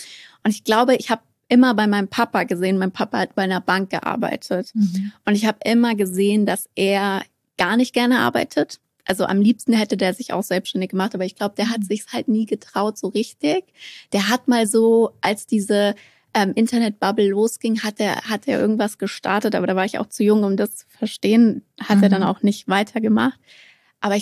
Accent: Frankfurt, Hesse, Germany; born there; now in Berlin, Germany; ich wohne in Berlin, das ist meine Wahlheimat. Eigentlich bin ich in Frankfurt geboren, in Frankfurt am Main, wie du ja auch, habe ich eben erfahren im Vorgespräch. Und ich bin jetzt tatsächlich 25 Jahre alt.

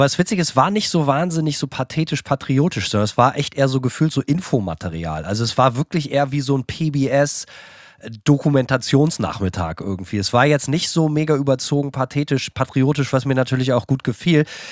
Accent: United States; Es ist halt einfach so, ich bin Amerikaner.

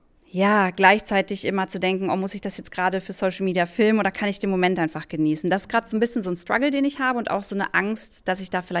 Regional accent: Braunschweig, Lower Saxony, Germany; also born or lived in Berlin; ich komme aus Braunschweig, da wohne ich auch, habe lange in Berlin gelebt

